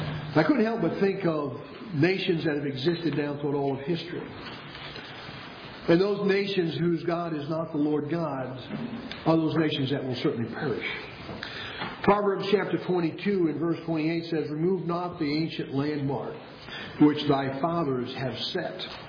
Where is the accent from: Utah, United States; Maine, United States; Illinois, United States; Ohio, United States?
Maine, United States; Bridgton; also born or lived in New Hampshire; now, I was born in New Hampshire, but I was only there for whatever the duration was, I think about 2 weeks in those days, and back to Bridgeton, where the rest of my family was, and was pretty much raised in those early days in Bridgeton, Maine.